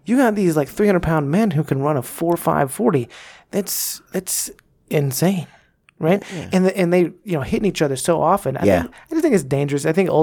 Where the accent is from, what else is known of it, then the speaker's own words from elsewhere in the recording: Dallas, Texas, United States; so I grew up in Dallas. There's this very famous Dallas cowboy named Bob Lilly.